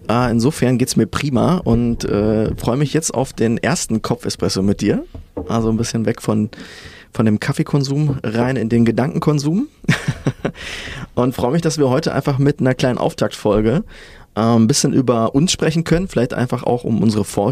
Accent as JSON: {"language": "German", "town": "Dortmund", "region": "North Rhine-Westphalia", "country": "Germany", "said": "Ich komme ja aus Dortmund."}